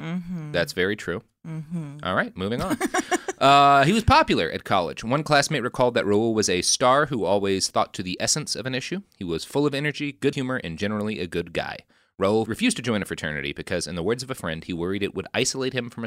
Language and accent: English; Texas, United States; also born or lived in California; I grew up in Texas, and then I moved to California.